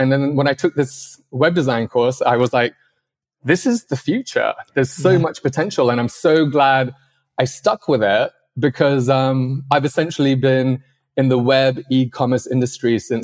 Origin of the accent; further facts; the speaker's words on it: Hong Kong; moved away as an adult; I was brought up in Hong Kong, did my GCSEs and A-levels, and I wanted to try a different system.